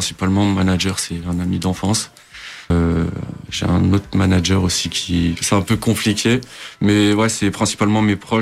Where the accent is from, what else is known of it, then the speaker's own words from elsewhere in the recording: Algarve, Portugal; parce que moi je suis originaire de l'Algarve